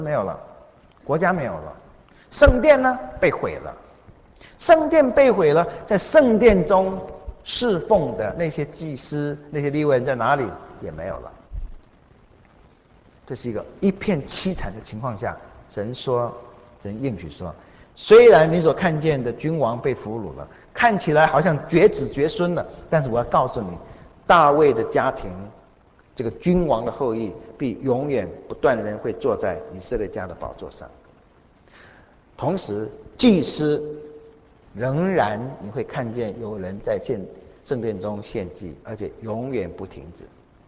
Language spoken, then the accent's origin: Chinese; China; 我们中国人所说的结婚的时候海枯石烂永不变心，其实海也没枯，石也没烂，心老早都变到哪里去了？